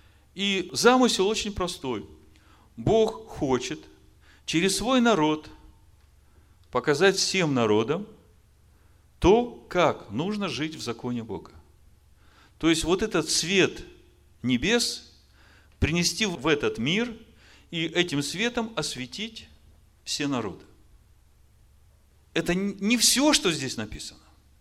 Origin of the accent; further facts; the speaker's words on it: Ukraine; Я украинец.